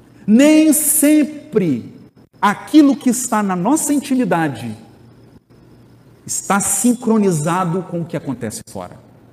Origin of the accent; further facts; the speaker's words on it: Minas Gerais, Brazil; Para mim, que sou de Minas e que só vê montanhas, chegar aqui e contemplar esse rio já é alegria.